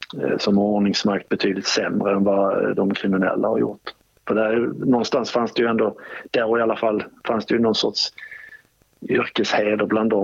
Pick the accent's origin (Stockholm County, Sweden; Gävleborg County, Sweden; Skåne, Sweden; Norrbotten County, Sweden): Skåne, Sweden; Malmö; att jag har närmare till min hemstad Malmö